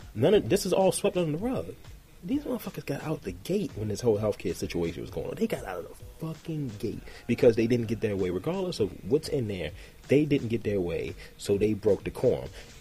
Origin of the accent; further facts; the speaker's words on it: Albany, New York, United States; It's like, I'm from Albany.